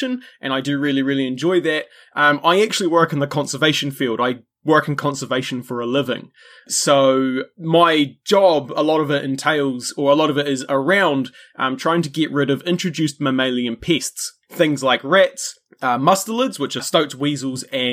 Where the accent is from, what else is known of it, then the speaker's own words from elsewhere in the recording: New Zealand; a chronological narrative retelling of the history of Aotearoa New Zealand, which by, you know, my accent and stuff, you probably gathered that's where I'm from.